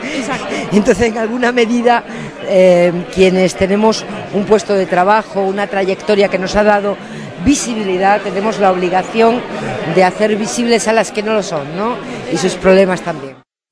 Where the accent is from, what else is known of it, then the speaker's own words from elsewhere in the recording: Extremadura, Spain; Leganés es una tierra de acogida de migrantes extremeños, de donde yo soy